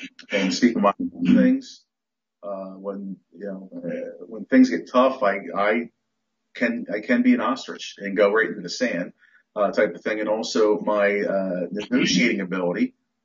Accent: Philadelphia, Pennsylvania, United States; Well, I grew up, I've never lived more than 40, 45 minutes away from Philly. So I'm a Philly guy, Philly

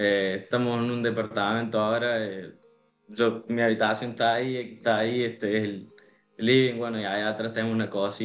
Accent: Alta Gracia, Córdoba, Argentina; now in Córdoba, Argentina; Sí, vivo en Córdoba capital ahora, pero sí, viví mucha parte de mi vida en Altagracia.

